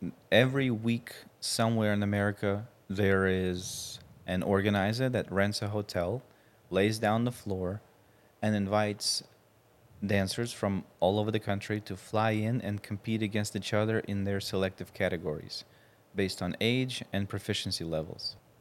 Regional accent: Saint Petersburg, Russia; I grew up in St. Petersburg, one of the bigger cities.

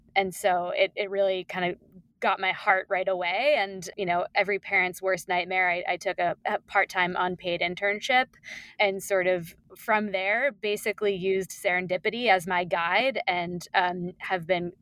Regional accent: Massachusetts, United States; now in Burlington, United States; But I'm from Western Massachusetts. I went to Northeastern in Boston and quickly found out I was not a city girl.

